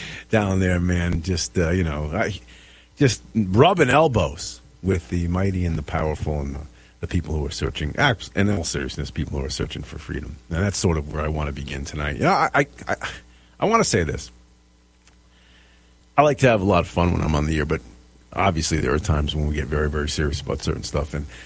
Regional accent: Connecticut, United States; Even in my home state of Connecticut, it's riddled with this.

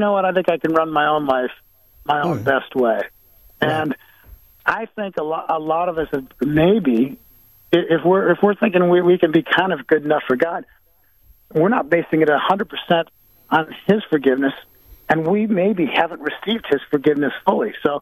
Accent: United States; We've always been Christian. I'm American. I'm Christian.

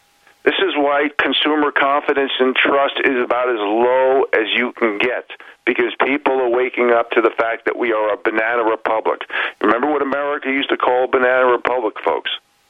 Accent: United States; I do this strictly as an obligation because I am an American, and that is it.

